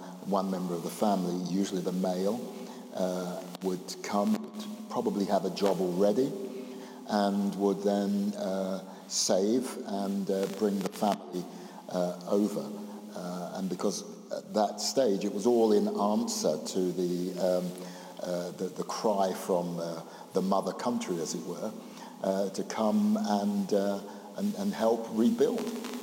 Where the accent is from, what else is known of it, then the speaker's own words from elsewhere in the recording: London, United Kingdom; also born or lived in Jamaica; I grew up in North London and, you know, the north-south divide, we mean the Thames.